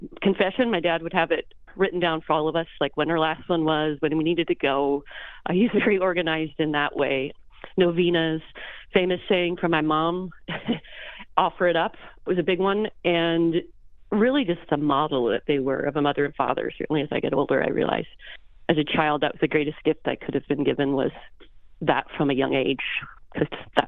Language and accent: English; Missoula, Montana, United States; Born and raised in Missoula, Montana. I am the ninth of 11 children.